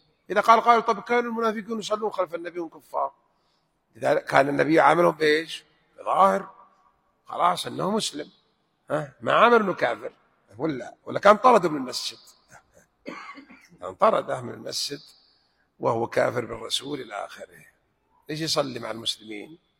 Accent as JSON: {"language": "Arabic", "region": "Hejaz", "country": "Saudi Arabia", "said": "كما يسمى عندنا في الحجاز في المهد"}